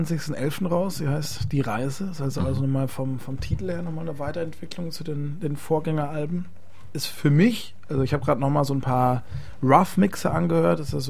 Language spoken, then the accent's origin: German; Southern Germany, Germany; Nee, ich komme ja aus dem Süden, ne? Süddeutscher bin ich ja.